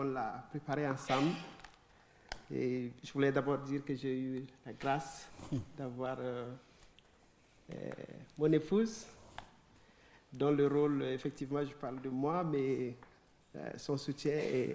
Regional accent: Burkina Faso; J'ai oublié de préciser que je suis burkinabé, donc je suis du Burkina.

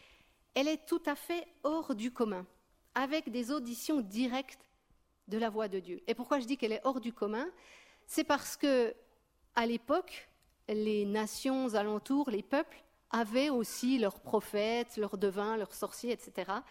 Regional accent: Bourgogne-Franche-Comté, France; Ensuite, on est reparti un petit peu dans un peu plus au nord de la France, en Franche-Comté, dans le Doubs. Peut-être que vous entendrez un peu mon accent, parce que je suis native. En fait, je suis native de là-bas.

